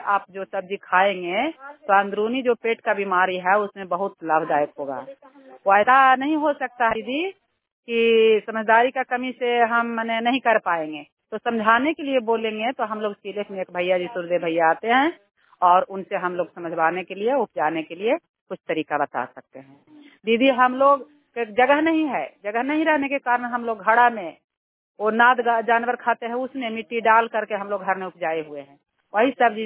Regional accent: Nagar Nausa, Bihar, India; ग्राम नगर नौसा का निवासी हूँ

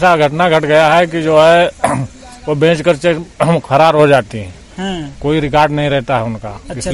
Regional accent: Haraiya, Uttar Pradesh, India

